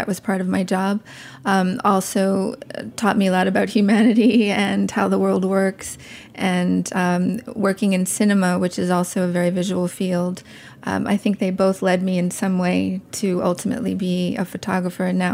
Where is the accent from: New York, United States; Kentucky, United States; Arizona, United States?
New York, United States; New York City; I am technically from New York City, but it's hard to say that I am specifically from here in a way because I love to travel and I've lived in a lot of other places.